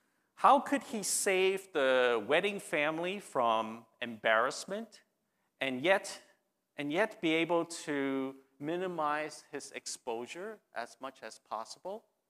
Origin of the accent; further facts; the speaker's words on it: Japan; Some of you may not know this, but I grew up in Japan.